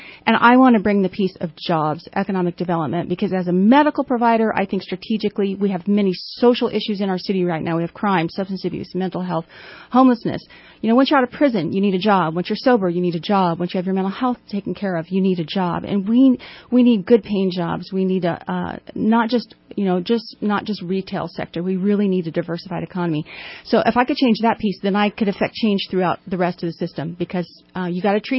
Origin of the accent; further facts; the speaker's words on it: California, United States; I grew up in Southern California, went away to school at Davis.